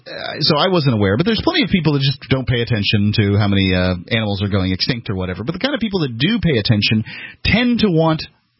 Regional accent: Florida, United States; I can think of a really good example from my life is I grew up in Florida.

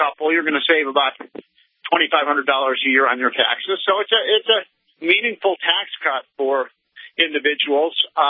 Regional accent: Illinois, United States; my home state of Illinois

